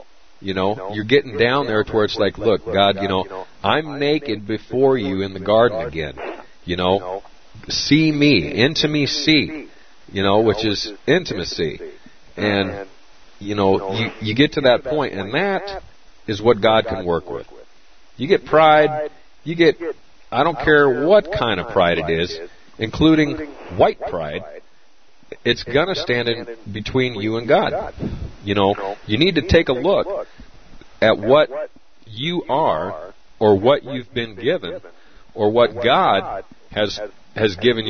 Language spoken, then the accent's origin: English; Arizona, United States; I'm from Arizona.